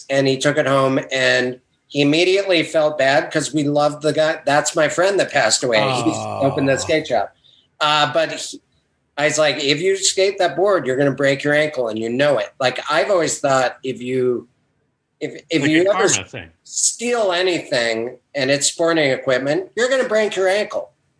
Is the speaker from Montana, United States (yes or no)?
yes; Montana, United States; In Montana.